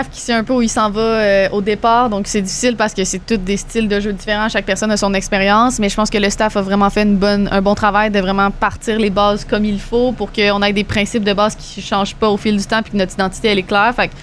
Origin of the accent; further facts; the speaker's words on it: Canada; c'est quand même très, très difficile en tant que Canadienne d'essayer d'aller jouer pro outre-mer